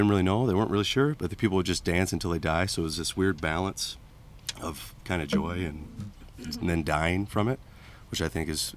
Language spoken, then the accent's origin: English; Quincy, Illinois, United States; And I'm from Quincy, Illinois, so down on a little hillbilly town on the river.